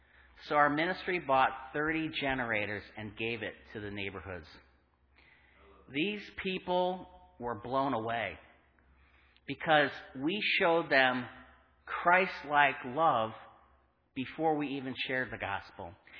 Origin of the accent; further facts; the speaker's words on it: Florida, United States; I'm from South Florida.